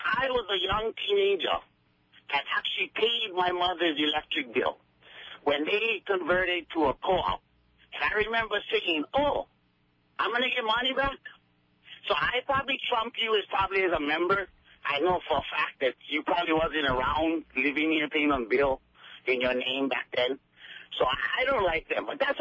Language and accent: English; Kapahi, Hawaii, United States; I am from Kapahi. My auntie Gay's lost it. I was born and raised in, had a ditch in the front yard parallel to Ka'apuni Road.